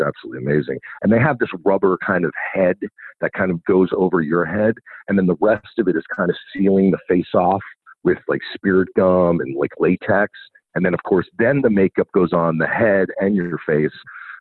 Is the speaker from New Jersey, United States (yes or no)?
yes; New Jersey, United States; No, you know, I'm from Jersey. My father lives out there, and my brother is out there.